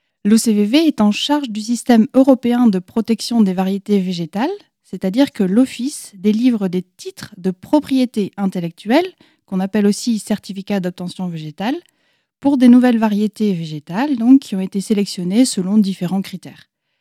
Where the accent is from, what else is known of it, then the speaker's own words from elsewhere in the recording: northern France, France; now in Angers, France; je suis française, originaire du nord de la France. J'habite maintenant à Angers depuis 15 ans environ avec ma famille